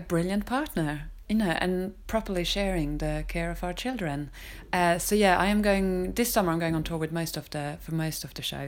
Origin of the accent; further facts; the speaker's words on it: Sweden; I'm from Sweden. And, you know, already when I was little, you know, most women worked.